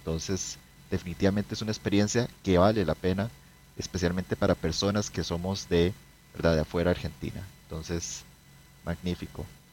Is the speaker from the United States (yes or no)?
no; Costa Rica; Y bueno, soy de Costa Rica